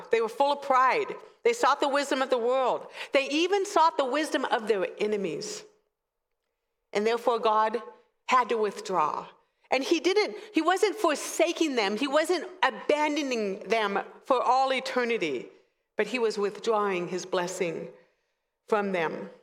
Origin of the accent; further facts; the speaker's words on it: California, United States; I grew up in Southern California with curly hair that I hated, right? And the first few hours of every morning were always foggy. We lived somewhat near the coast.